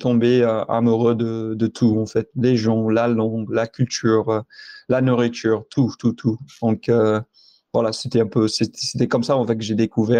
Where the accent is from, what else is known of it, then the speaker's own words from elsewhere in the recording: United States; j'ai grandi aux États-Unis. C'est qu'à partir de 19 ans que j'ai commencé à apprendre le malgache. Donc, aucun lien de sang avec Madagascar.